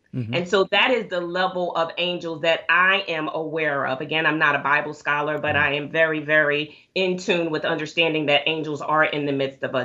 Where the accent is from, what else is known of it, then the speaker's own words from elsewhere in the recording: Philadelphia, Pennsylvania, United States; I'm from Philadelphia, and so they were all over the place in Philadelphia.